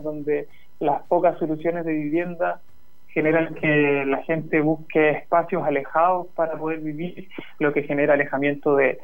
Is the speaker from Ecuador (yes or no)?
no; Lo Prado, Santiago Metropolitan Region, Chile; Yo soy de Lo Prado, una comuna dormitorio, una comuna que, por ser dormitorio y no tener empresas y no tener patentes, ¿cierto?, no goza de los beneficios que tienen otras comunas.